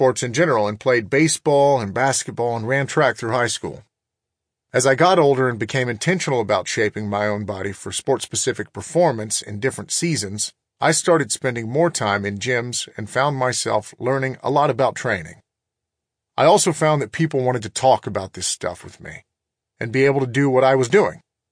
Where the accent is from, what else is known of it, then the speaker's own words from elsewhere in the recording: Corpus Christi, Texas, United States; I grew up in and around Corpus Christi, Texas, and spent most of my childhood playing outdoors.